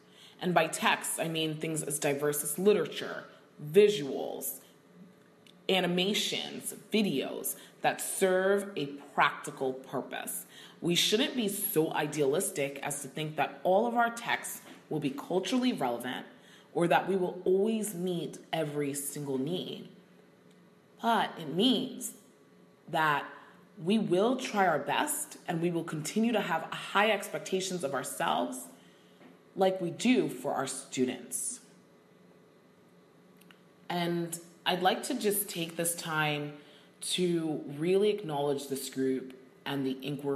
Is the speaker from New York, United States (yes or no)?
yes; Brooklyn, New York, United States; My reality as a Haitian American, my reality as a woman, my reality of growing up in Brooklyn, New York, is crucial to my understanding of whatever is happening in the classroom.